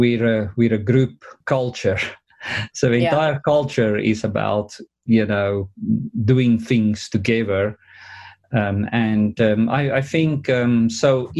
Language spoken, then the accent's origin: English; South Africa; I think if I can just start with my home country, South Africa